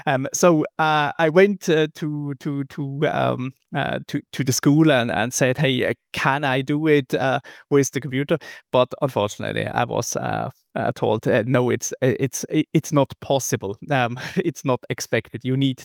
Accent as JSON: {"language": "English", "town": "Basel", "region": "Basel-Stadt", "country": "Switzerland", "tie": "born or raised there", "said": "So I grew up in Basel. This is in Switzerland, and it's north of Switzerland, right at the border to Germany and to France."}